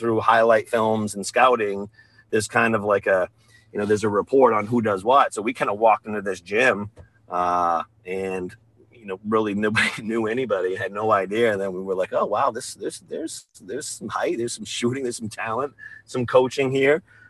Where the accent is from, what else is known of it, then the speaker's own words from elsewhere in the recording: Rumford, Maine, United States; growing up in Rumford and being lucky enough for that community to have a lot of success in basketball.